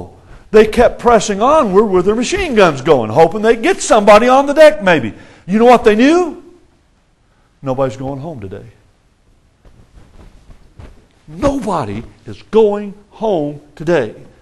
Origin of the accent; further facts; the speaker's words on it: Texas, United States; Now, I'm a Texan.